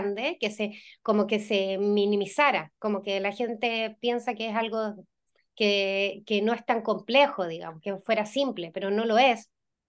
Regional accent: Chile; sabemos que nuestra sociedad es súper, como cultura chilena, bien depre y bien ansiosa

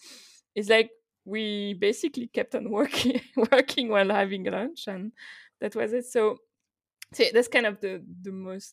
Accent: Grand Est, France; first language Alsatian; English is a second language; The issue is I was born in France, but my native language is not French, it's Alsatian, which is a dialect from German. And I've always lived next to the German border.

